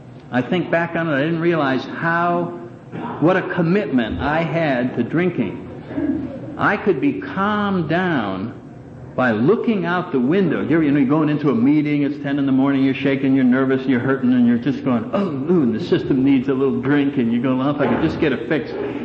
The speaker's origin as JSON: {"language": "English", "town": "New Haven", "region": "Connecticut", "country": "United States", "tie": "born or raised there", "said": "I think of my first year drinking up in New Haven, Connecticut. That's my hometown. I went to the university there."}